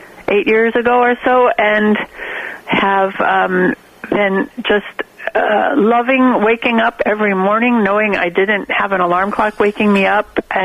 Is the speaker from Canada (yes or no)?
no; Sacramento, California, United States; Well, I'm 72 years old. I grew up in Sacramento. Television was new when I was young.